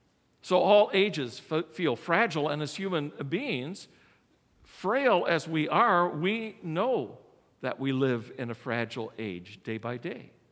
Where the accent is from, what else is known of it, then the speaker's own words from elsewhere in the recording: Indianapolis, Indiana, United States; before that I was from Indianapolis, Indiana, and from a downtown church there. So when I came to Wisconsin, all of the churches in Wisconsin were small in comparison to what I grew up with in Indiana.